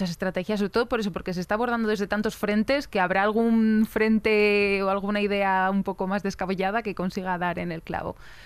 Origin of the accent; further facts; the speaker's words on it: León, Castile and León, Spain; tanto Pablo como yo venimos de León, que es una ciudad muy pequeña.